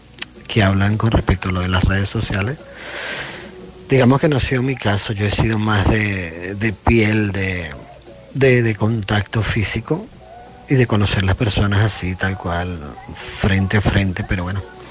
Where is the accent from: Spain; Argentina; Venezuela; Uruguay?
Venezuela; Un placer … soy venezolano.